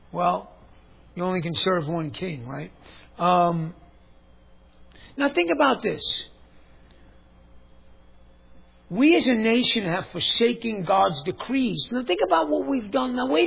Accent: New York, United States; I hate to say this because this dude's from my home state. What about Governor Cuomo, ex-Governor Cuomo, if I may?

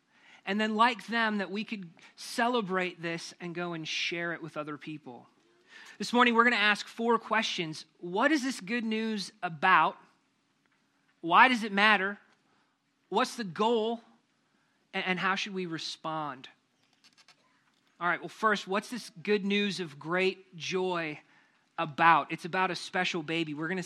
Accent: Minnesota, United States; I come from Minnesota, so if there's not snow on Christmas, it's hard for it to feel like Christmas.

